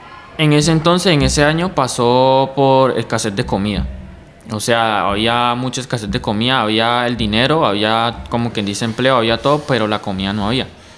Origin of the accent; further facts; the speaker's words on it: Aragua, Venezuela; now in Colombia; Soy de Venezuela, estado de Aragua. Y llegué acá, pues, como te explico, por la situación que pasó en mi país, o está pasando todavía.